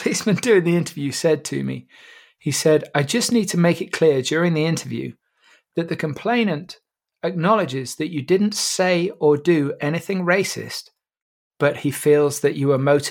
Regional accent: Ludlow, West Midlands, United Kingdom; And it was in Ludlow, my hometown

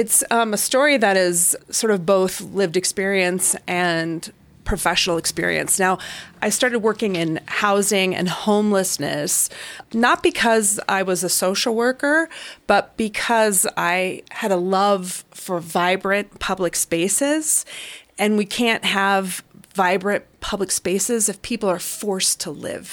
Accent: Colorado Springs, Colorado, United States; I grew up in Colorado Springs. My mother, I had a single mother, very, very low income. We grew up in Southeast Colorado Springs.

